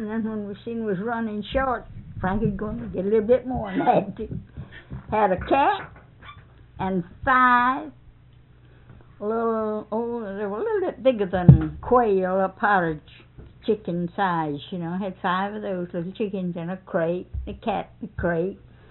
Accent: Boston, Georgia, United States; moved away; also born or lived in Florida; When we came from Georgia down to Florida, we left the 4th day of January, 1910, Boston, Georgia, and come on down.

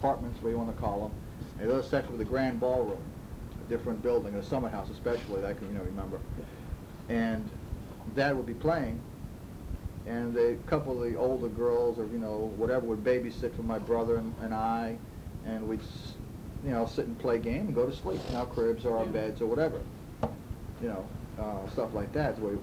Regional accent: New York, United States; 1947 I was born. And every year thereafter, I grew up in the Catskills, literally grew up.

